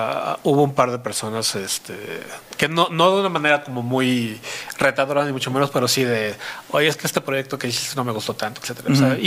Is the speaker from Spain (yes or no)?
no; Mexico; el equipo de trabajo somos todos mexicanos.